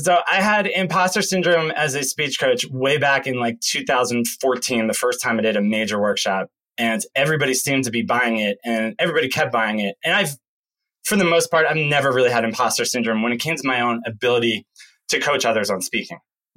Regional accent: Philadelphia, Pennsylvania, United States; So I grew up outside of Philadelphia.

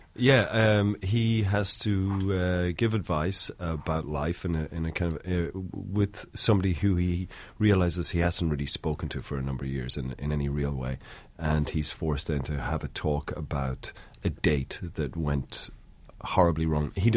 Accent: Ireland; growing up in Ireland

